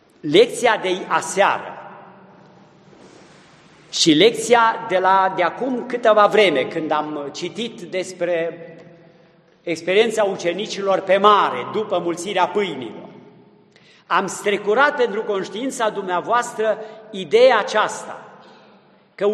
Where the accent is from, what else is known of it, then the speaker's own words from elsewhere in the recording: Ludișor, Brașov County, Romania; Am în minte bătrânii satului Ludișor, de unde sunt eu, nu?